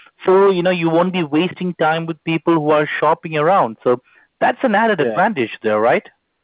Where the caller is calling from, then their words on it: Los Angeles, California, United States; I'm calling you from Los Angeles.